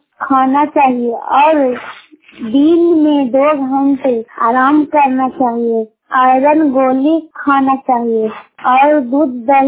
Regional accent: Bihar, India; पर किराए, पोस्ट किराए पर किराए, जिला नालंदा प्रखंड किराए पर किराए के निवासी हूँ

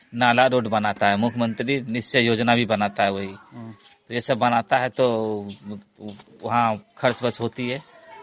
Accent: Rampur, Bihar, India; ग्राम Rampur post Jawanpur जिला खगड़िया का निवासी हूँ।

